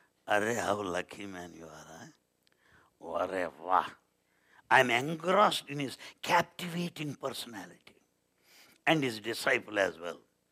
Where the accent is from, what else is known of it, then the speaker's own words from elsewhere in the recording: India; first language Telugu; English is a second language; And those people don't know Telugu. And my mother tongue is Telugu.